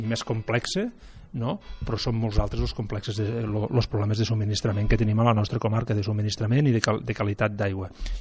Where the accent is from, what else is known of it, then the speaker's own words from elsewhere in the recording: Porrera, Catalonia, Spain; també tinc una miqueta de terra allà al meu poble, allà a Porrera